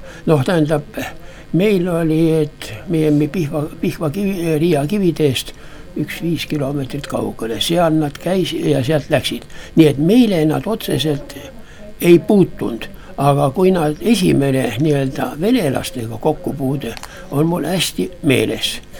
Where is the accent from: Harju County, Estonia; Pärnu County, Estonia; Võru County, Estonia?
Võru County, Estonia; Haanja; now in Järva County, Estonia; ei , ma olen Võrukene või Haanja mees . ma olen Haanjast natuke 16 kilomeetrit lõuna pool . nii et Läti piir oli piltlikult öeldes kiviga visata .